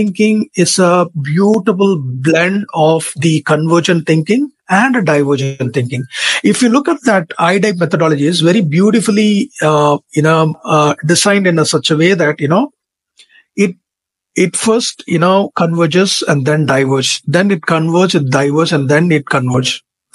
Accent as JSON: {"language": "English", "town": "Chennai", "region": "Tamil Nadu", "country": "India", "tie": "born or raised there", "said": "when we decided to go back to India, that's mm-hmm. my hometown is Chennai."}